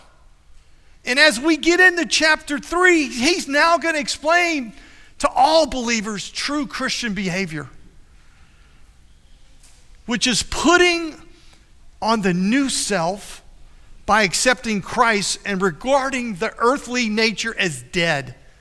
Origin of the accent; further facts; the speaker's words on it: New Orleans, Louisiana, United States; I was born and raised in New Orleans. My mother's side of the family was Catholic. My dad's side of the family was Presbyterian.